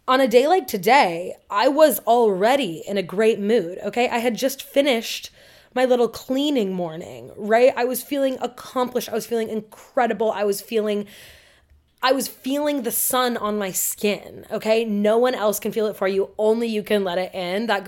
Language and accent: English; Portland, United States; I'm not from like a landscape like this, right? Like growing up in Portland, we didn't have the bougainvillea, we didn't have jacarandas